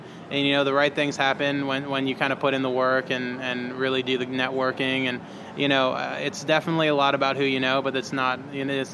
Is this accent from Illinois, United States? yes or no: yes; Chicago, Illinois, United States; also born or lived in New York; I was born in New York, little bit raised on the East Coast for 8 years, and then was really raised in Chicago.